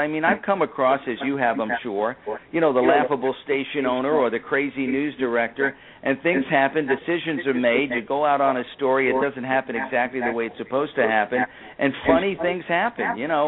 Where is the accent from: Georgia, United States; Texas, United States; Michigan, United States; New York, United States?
New York, United States; Queens; I grew up in Richmond Hill, Queens. Richmond Hill, Queens.